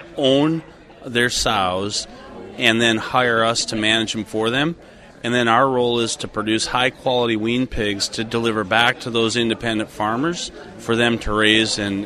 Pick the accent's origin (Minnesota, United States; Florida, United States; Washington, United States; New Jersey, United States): Minnesota, United States; Pipestone; I'm from Pipestone, Minnesota